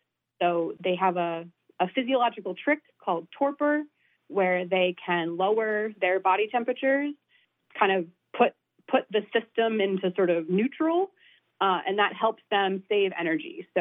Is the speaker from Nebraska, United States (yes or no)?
no; Pennsylvania, United States; So I grew up in eastern Pennsylvania, surrounded by fields and forests. I grew up in a fairly rural area